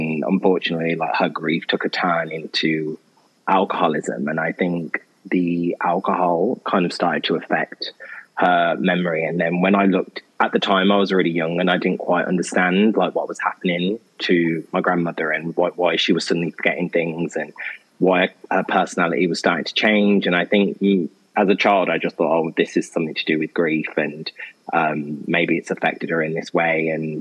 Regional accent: Birmingham, West Midlands, United Kingdom; I'm from Birmingham

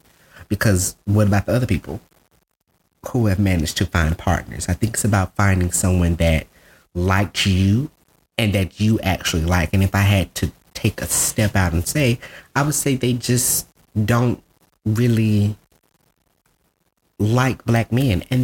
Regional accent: Mobile, Alabama, United States; I grew up in Mobile too.

